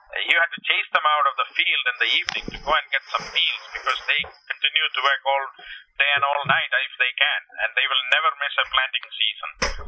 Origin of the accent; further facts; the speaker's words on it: India; moved away as an adult; I'm originally from India and born and grew up there and started my early career with a mining company to begin with.